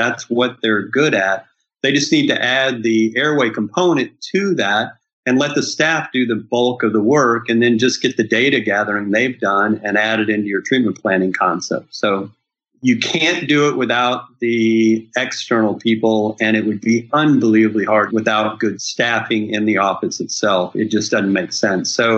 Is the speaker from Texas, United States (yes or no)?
yes; Texas, United States; And so to be able to think about my hometown, which is a small Texas town, I would have a completely different adventure there.